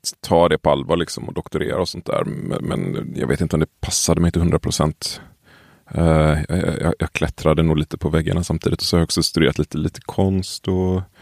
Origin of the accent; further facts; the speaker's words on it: Tollered, Västra Götaland County, Sweden; Jag kommer från, vad ska man säga, strax utanför ett litet ställe som heter Tollered, som i sin tur ligger utanför Göteborg.